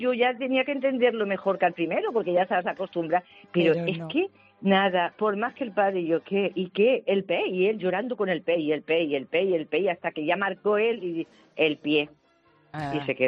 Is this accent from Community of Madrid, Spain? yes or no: no; Valdepeñas, Castilla-La Mancha, Spain; moved away as an adult; De Valdepeñas.